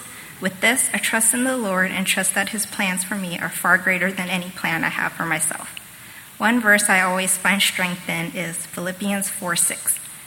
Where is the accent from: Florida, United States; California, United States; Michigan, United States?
California, United States; I am here tonight to share my testimony with you. I grew up in California in a Buddhist household